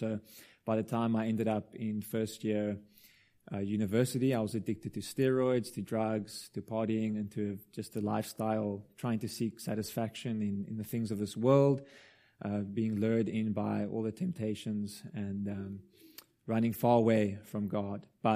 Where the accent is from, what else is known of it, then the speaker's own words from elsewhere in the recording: Stellenbosch, Western Cape, South Africa; So I went back to my hometown to apply to study theology. There wasn't much on the website about their confessional status or what they would be teaching, but I went there, and that's where I met my wife. And it was the Dutch Reformed Seminary in Stellenbosch in South Africa